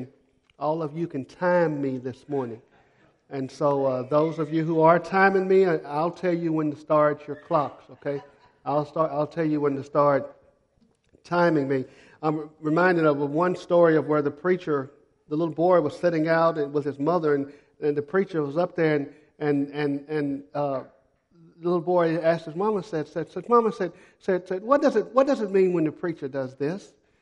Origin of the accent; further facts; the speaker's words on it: United States; now in Guatemala; when people ask me where I'm from, I tell them, I'm from Guatemala, but I'm from the States. I got a blue passport.